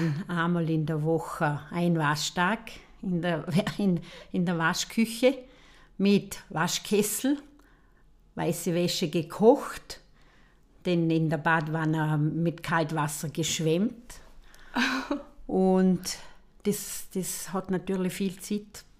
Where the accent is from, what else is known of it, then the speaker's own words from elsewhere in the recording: Rankweil, Vorarlberg, Austria; also born or lived in Feldkirch / Walsertal; Ich bin in Feldkirch auf die Welt gekommen, 1950. Bin dann aufgewachsen im Walsertal und habe die ersten 6 Jahre dort verbracht. Danach bin ich auf Rankwil gekommen.